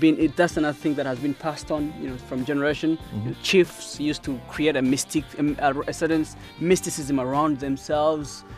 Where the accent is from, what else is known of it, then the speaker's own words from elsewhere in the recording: Kampala, Central Region, Uganda; when I was growing up in Kampala, there used to be these doctors on the street.